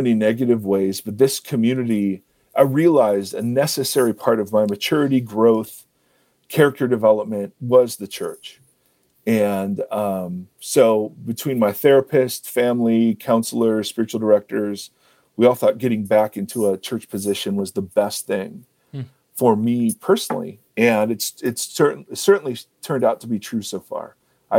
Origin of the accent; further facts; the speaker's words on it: Ohio, United States; Yeah, I grew up in Ohio.